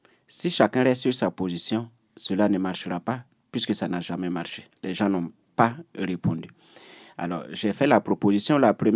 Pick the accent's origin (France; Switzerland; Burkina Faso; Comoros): Burkina Faso; chez nous, en Afrique, au Burkina Faso en particulier, le chef n'est d'aucun parti